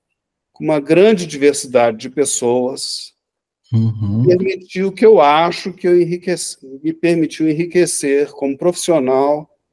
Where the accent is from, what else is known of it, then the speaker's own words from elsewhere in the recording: Rio de Janeiro, Brazil; do ambiente urbano do Rio de Janeiro, onde eu cresci, nas outras cidades onde eu vivi